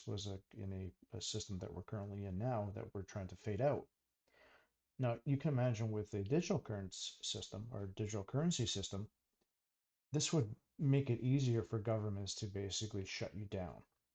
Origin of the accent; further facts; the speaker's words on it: Canada; me being Canadian, it's happened here in Canada